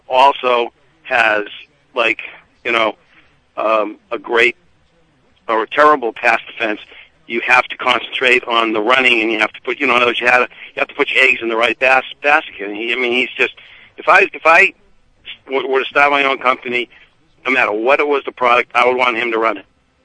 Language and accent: English; Dover, United States; also born or lived in Quincy; Yeah, I grew up in Dover. Born in Quincy, grew up in Dover, went out to the Midwest a little for school